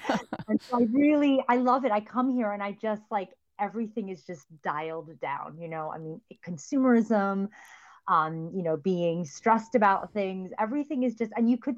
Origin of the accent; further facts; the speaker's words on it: Pennsylvania, United States; also born or lived in West Virginia; I was born in West Virginia, and my parents are Irish immigrants, and that's where they landed. And we ended up in rural Pennsylvania after my mother finished her medical training.